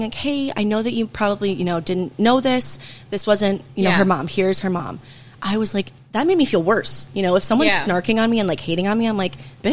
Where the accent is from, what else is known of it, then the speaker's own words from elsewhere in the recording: Indiana, United States; I grew up in the Midwest. Like, this happens all the time.